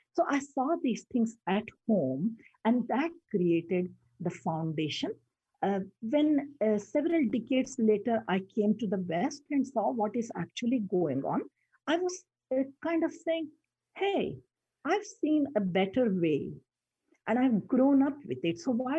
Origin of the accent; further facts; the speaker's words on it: India; So what I saw growing up in India, actually not in a tiny village, I was in an industrialized township, growing in a city which had, you know, universities, colleges, medical schools, hospitals, running water, electricity, you know, all the modern comforts.